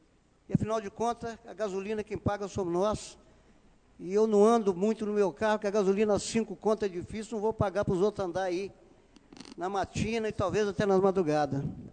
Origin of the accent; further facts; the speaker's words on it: Itabirito, Minas Gerais, Brazil; Nós somos da cidade de Tabirito.